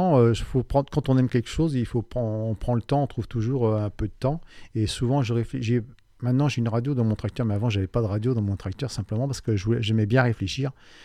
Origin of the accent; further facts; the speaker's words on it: Pays de la Loire, France; Moi, je suis originaire de département voisin, donc je suis un étranger. Je suis originaire de la Vendée, juste de l'autre côté de la frontière. On habite à 300 mètres de la frontière. Et mes parents étaient agriculteurs dans une commune de côté, donc à la Véry.